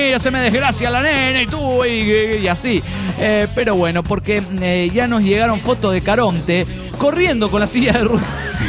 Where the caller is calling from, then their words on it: Reconquista, Santa Fe, Argentina; Reconquista, provincia de Santa Fe.